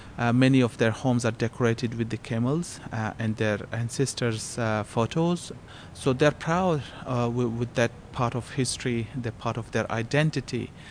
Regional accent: Afghanistan; hi, I'm from Afghanistan, and everyone was so close.

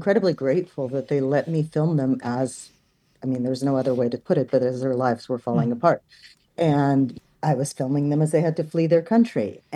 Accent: United States; And I'm an American.

